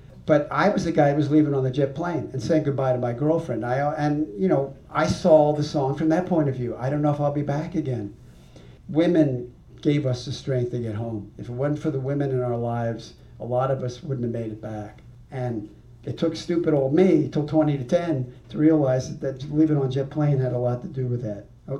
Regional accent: Philadelphia, Pennsylvania, United States; I grew up in Philly, so I was more of an R&B and sort of Motown kind of guy.

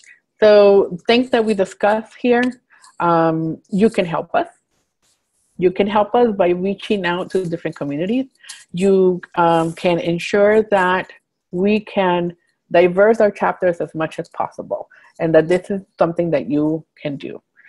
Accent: United States; The U.S. one, because I grew up in the States, I wanted to make sure that that language was tailored to the U.S. market.

